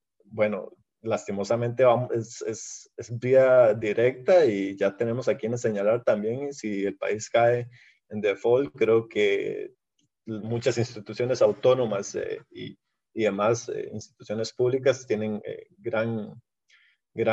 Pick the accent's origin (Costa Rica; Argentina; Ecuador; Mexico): Costa Rica; nos llegará a todos la hora como costarricenses de pagar el costo de un default